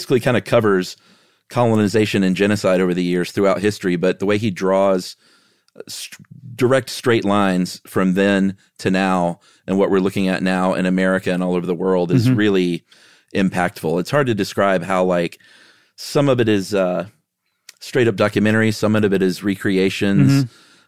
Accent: the South, United States; I mean, I'm from the South, but you lived here quite a while.

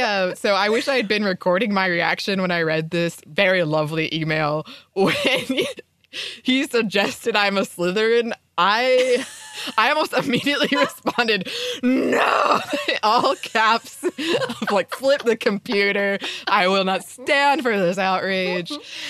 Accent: Scotland, United Kingdom; This was a huge blow, seeing as I'm Scottish, and I thought I was on the right side of history.

